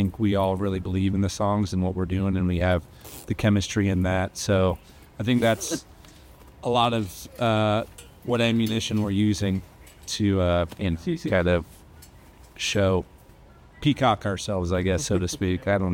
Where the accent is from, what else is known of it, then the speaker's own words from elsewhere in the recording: San Diego, California, United States; now in Las Vegas, United States; I'm from San Diego, born and raised, and I've been here in Vegas as a citizen for just about 2 years now.